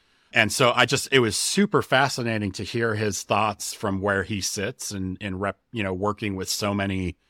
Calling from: Coppell, Texas, United States; Coppell, Texas.

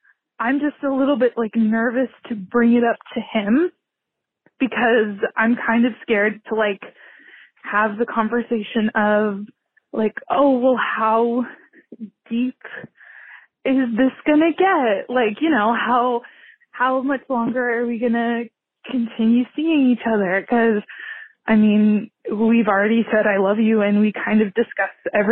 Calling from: California, United States; I'm calling from California.

